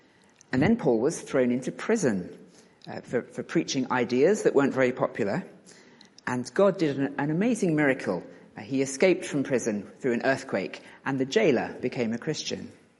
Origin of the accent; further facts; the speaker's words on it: United Kingdom; I am incurably British